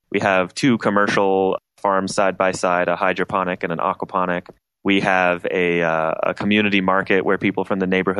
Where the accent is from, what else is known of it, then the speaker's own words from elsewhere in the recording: Denver, Colorado, United States; so the Grow House is a very unique nonprofit based in my hometown of Denver, Colorado.